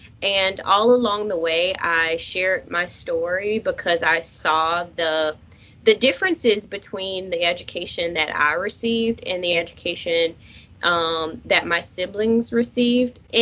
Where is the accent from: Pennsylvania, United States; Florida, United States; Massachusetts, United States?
Florida, United States; Jacksonville; I grew up in Jacksonville, Florida, and on the east side of Jacksonville